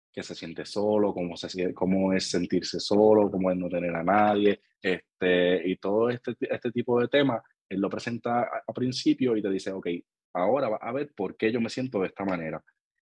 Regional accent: Vega Baja, Puerto Rico; now in San Juan, Puerto Rico; Pero yo soy ciudadano de Vega Baja. Actualmente vivo en San Juan porque yo trabajo y estudio por acá.

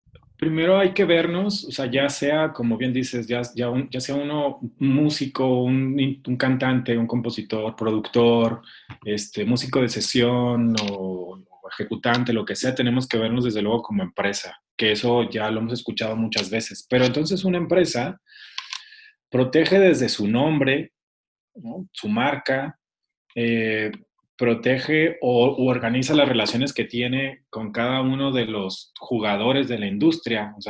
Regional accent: Chihuahua, Mexico; Yo soy de Chihuahua, la estudié en Monterrey.

